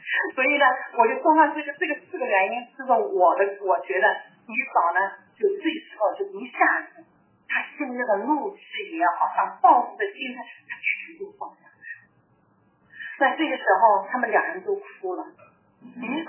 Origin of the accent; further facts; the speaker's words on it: China; 在这地方我就想起我们中国人哈，我们做错了事情很难向人说对不起，说我错了，我们中国人是没有认错的这个习惯